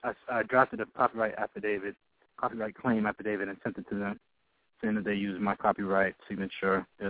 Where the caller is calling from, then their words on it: Maryland, United States; Yeah, I'm calling from Maryland area.